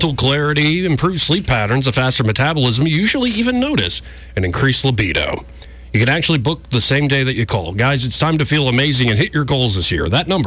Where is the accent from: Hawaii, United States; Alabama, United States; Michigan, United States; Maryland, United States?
Alabama, United States; Well, we're from Alabama. Everybody's a little bit Cherokee.